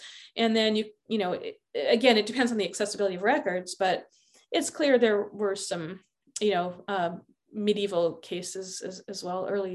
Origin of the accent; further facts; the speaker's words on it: West Coast, United States; I'm from the West Coast, so I tend to some of those tend to stick with me a little better